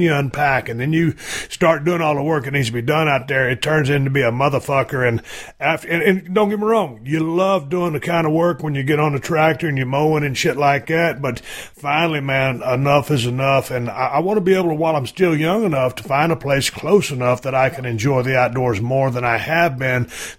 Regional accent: Texas, United States; I come from South Texas, slinging that South Texas trash.

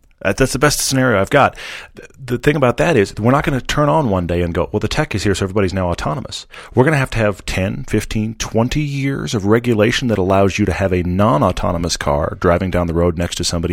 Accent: Houston, Texas, United States; I grew up in Houston.

